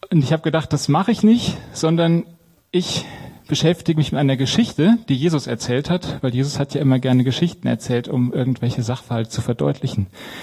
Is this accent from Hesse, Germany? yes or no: yes; Marburg, Hesse, Germany; Also ich komme aus Marburg, da gibt es tatsächlich noch Bauernhöfe.